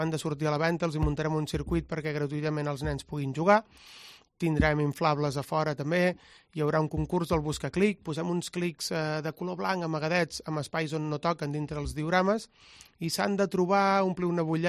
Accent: Reus, Catalonia, Spain; que vinc de Reus, que també sóc venedor

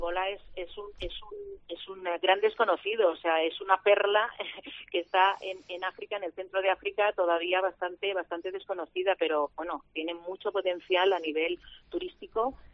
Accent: Catalonia, Spain; yo además soy catalana y por eso lo digo, hablo de primera mano

